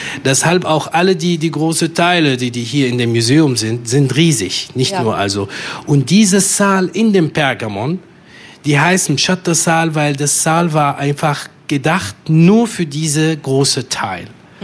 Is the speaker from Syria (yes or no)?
yes; Damascus, Damascus Governorate, Syria; German is a second language; Ich bin Fremder, zweifach Fremder. In meiner Kindheit, ich bin in Damaskus groß geworden